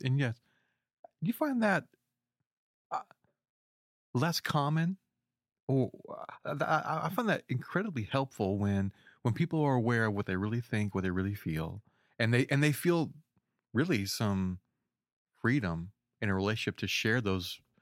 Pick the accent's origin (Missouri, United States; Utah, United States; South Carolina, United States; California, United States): Missouri, United States; Springfield; born there; I was born in Greene County, Springfield, Missouri.